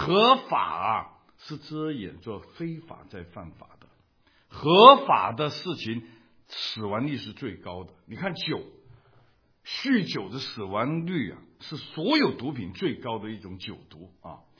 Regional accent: Hong Kong; Chinese is a second language; 我在香港长大

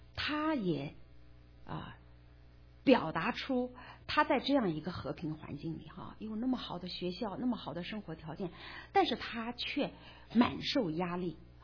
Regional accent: China; 那我们中国人为教育啊为气候变化移民

